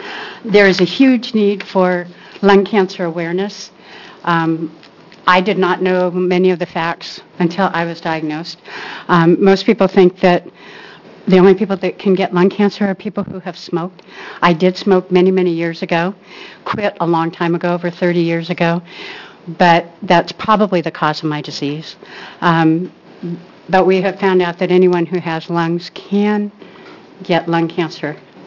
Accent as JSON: {"language": "English", "town": "Tigard", "region": "Oregon", "country": "United States", "said": "I'm from the Tigard area, Summerfield area of Tigard."}